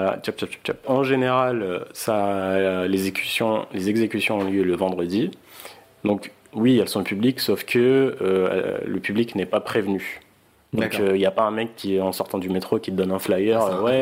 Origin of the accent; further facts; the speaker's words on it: Riyadh, Riyadh Province, Saudi Arabia; puisque je viens de Riyad, la capitale